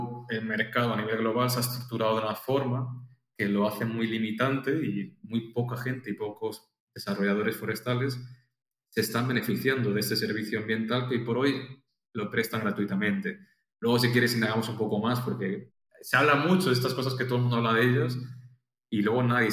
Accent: Pontevedra, Galicia, Spain; yo soy de Pontevedra, Galicia, que está al noroeste de España. Para que la gente lo entienda, siempre les digo, hay un pedazo de España encima de Portugal y de ahí somos nosotros, ¿eh?

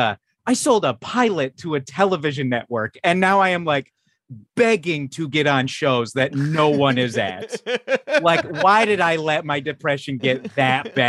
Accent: Calgary, Alberta, Canada; also born or lived in Toronto; I grew up in Calgary, but I moved down here from Toronto. And I really hated growing up in Calgary.

